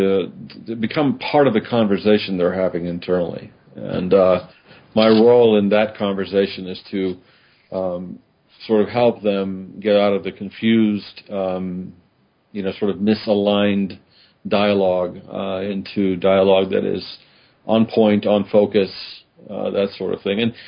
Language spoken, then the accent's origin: English; Washington, District of Columbia, United States; I grew up in the Washington, D.C. area.